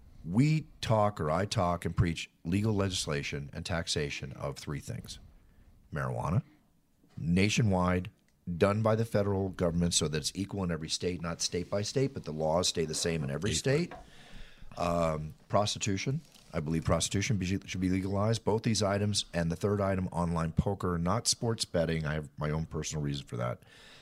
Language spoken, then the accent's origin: English; Dallas, Texas, United States; I lived in the Bible Belt. I grew up partially in Dallas, Texas.